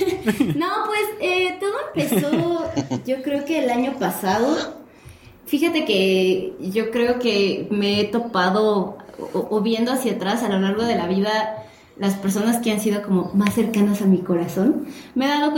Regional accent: Mexico; nosotros somos de México

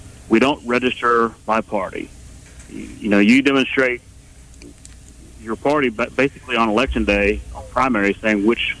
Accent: Prattville, Alabama, United States; I grew up in Prattville, Alabama, right outside Montgomery.

